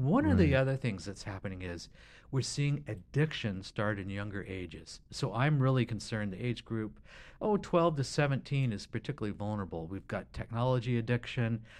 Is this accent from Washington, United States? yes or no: yes; Seattle, Washington, United States; So college? I'm from Seattle area.